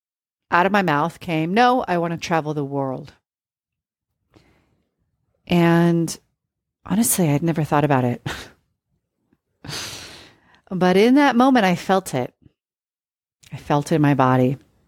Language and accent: English; Oregon, United States; later on worked at one of my local coffee houses called Dutch Brothers, which was originated in my hometown.